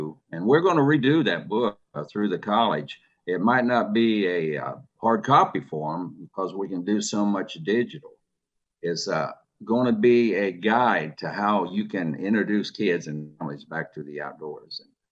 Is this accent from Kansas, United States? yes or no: yes; Junction City, Kansas, United States; like growing up in Junction City, I could put a firearm over my shoulder and walk two blocks and I was out in the woods.